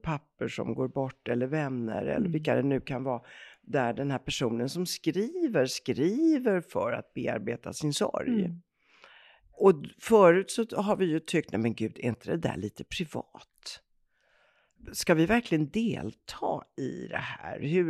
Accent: Italy; Swedish is a second language; för mig som italienare är det fullkomligt otänkbart.

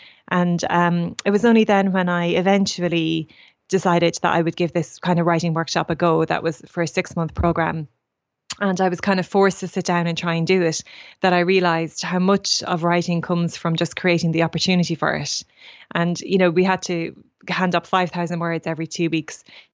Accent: Portlaoise, Leinster, Ireland; Yeah, I grew up in Portlaoise

